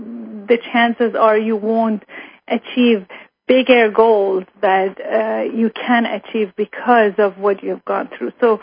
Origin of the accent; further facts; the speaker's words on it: Iran; moved away as an adult; now in Germany; I was born and raised in Iran, and I had a high school diploma, and at that time we had lived in Germany basically 3 months. I couldn't even speak German, really